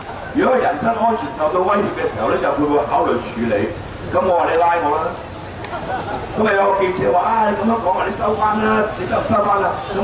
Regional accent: Hong Kong; 今日是一个本土运动新的起点，我是香港人

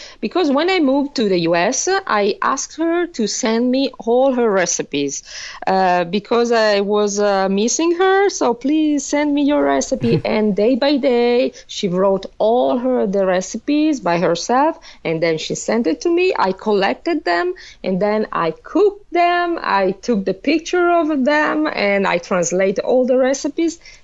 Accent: Milan, Lombardy, Italy; English is a second language; about the cuisine of my hometown Milano, because mostly this book is about Milano

